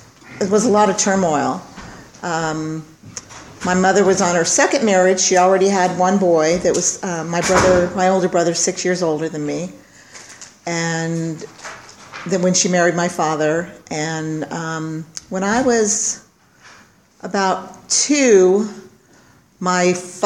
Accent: Oildale, California, United States; also born or lived in Bakersfield; I was born in Bakersfield a long, long time ago on a stormy day. And it was a long time ago, really. And I lived in Oildale

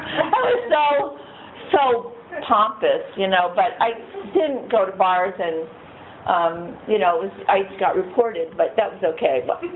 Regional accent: New York, United States; I'm from New York.

